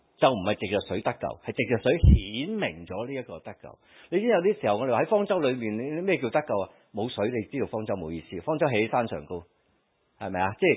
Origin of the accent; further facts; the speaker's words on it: Guangdong, China; 咁我哋广东人讲说话好容易嘅，